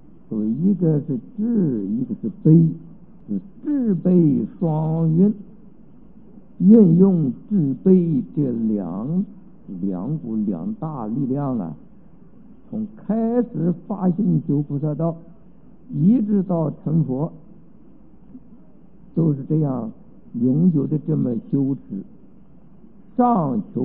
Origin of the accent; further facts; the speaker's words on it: China; 我们中国人讲叫圣人贤人嘛